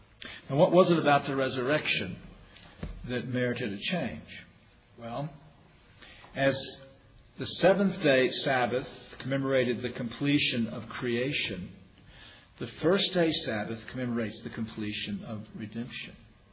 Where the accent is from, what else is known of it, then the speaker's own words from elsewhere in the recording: the South, United States; Now, I'm a Southerner, and we love our pork.